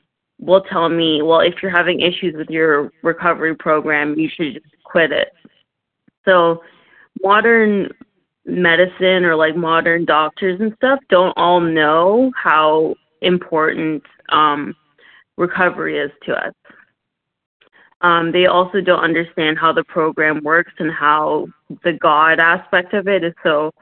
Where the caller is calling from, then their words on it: Ontario, Canada; I'm calling from Ontario, Canada.